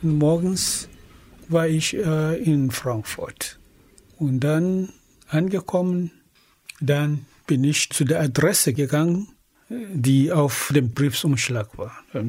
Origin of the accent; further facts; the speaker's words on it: Ghana; komme ich aus Ghana.